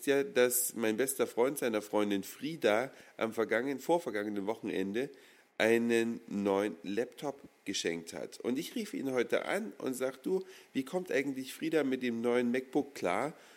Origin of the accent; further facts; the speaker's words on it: Germany; Ich bin ja in der DDR aufgewachsen